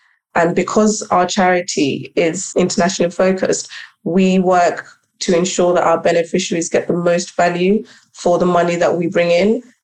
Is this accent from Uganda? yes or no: yes; Uganda; So I am originally from Uganda, as I mentioned, and I grew up here. But when I was around 10, 11 years old, my parents decided to take me back to Uganda.